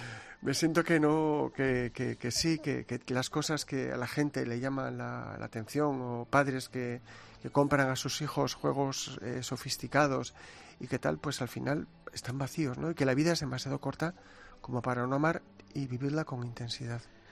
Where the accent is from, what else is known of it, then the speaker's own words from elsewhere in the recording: Bilbao, Basque Country, Spain; amo profundamente a mi patria. Soy bilbaíno, con lo cual digo, soy dos veces español. Añoro mi patria, añoro mi familia